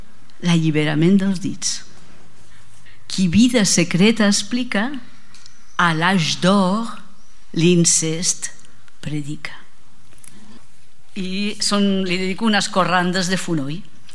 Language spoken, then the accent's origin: Catalan; Sant Feliu de Guíxols, Catalonia, Spain; jo sóc de Sant Feliu de Guíxols